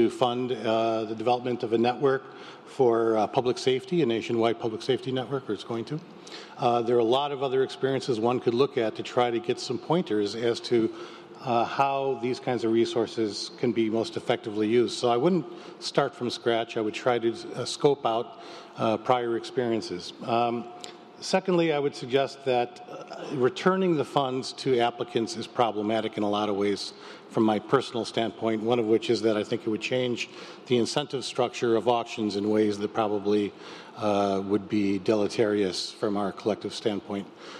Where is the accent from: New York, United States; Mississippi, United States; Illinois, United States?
Illinois, United States; Chicago; I'm the chair of NCUC. I'm from Chicago, so I love discussions of how to spend money and could probably make some suggestions along this line.